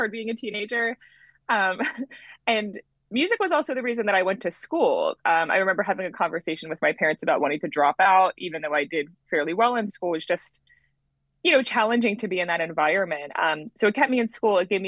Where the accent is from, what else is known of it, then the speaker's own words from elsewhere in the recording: Upper Darby, Pennsylvania, United States; So I grew up in the Upper Darby School District, which is just outside of Philadelphia.